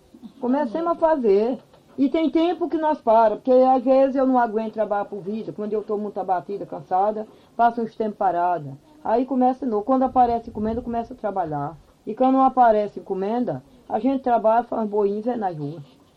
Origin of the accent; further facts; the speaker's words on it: Campina Grande, Paraíba, Brazil; Eu sou de Campina Grande.